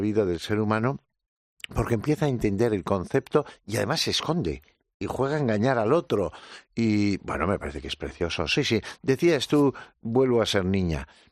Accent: Navarre, Spain; born there; en Navarra, que es donde yo nací

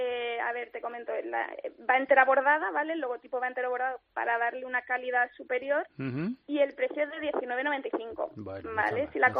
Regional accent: Málaga, Andalusia, Spain; now in Bilbao, Spain; Hay algún toque rosa también y muy fresco, todo con mucha luz, como es nuestra tierra.

